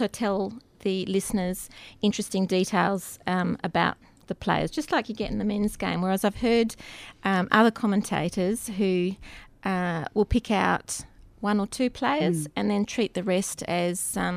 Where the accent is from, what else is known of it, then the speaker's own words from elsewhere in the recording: South Australia, Australia; I grew up in South Australia